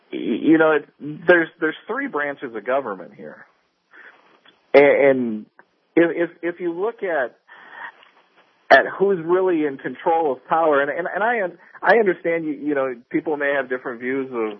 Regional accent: Minnesota, United States; I'm a Republican from Minnesota.

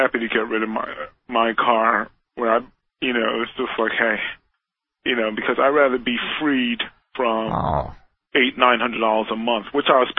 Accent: New York City, New York, United States; I'm from New York City. I don't need a car.

